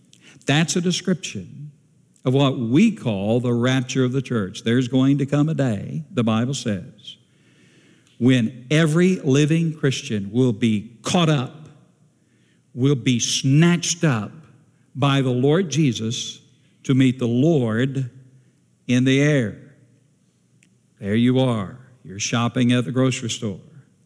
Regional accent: Cordele, Georgia, United States; When I was growing up, I grew up in Antioch Baptist Church in outside of Cordell, Georgia.

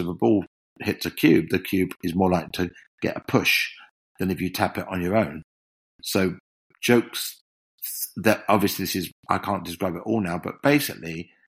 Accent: London, United Kingdom; I'm a Londoner, born and bred

